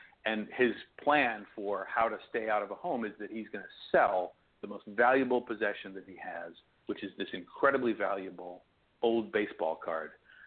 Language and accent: English; Maine, United States; because I grew up in Maine and we got radio signals from Canada